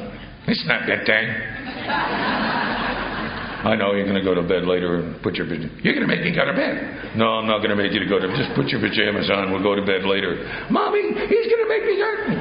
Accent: New Jersey, United States; I grew up in New Jersey. We didn't have any crops.

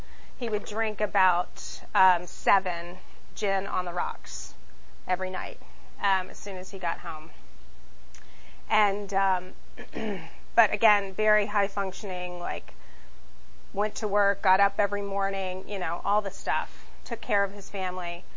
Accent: Baton Rouge, Louisiana, United States; I grew up in Baton Rouge, Louisiana. You know, you practically put booze in the bottle when you grow up down there.

